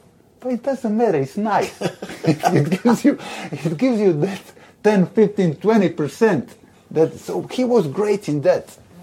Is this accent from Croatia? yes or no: yes; Split, Split-Dalmatia County, Croatia; came from a small town in Dalmatia to my hometown, Split.